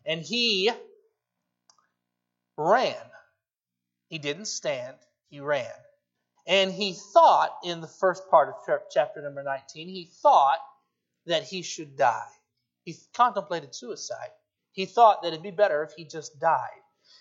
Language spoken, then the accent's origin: English; Charlevoix, Michigan, United States; now in Kalamazoo, United States; I came from Charlevoix, Michigan. We're about 1% of that population in Charlevoix, about 3,500 people. And when I moved down to Kalamazoo, it was quite a difference for me moving from a small community to a larger community.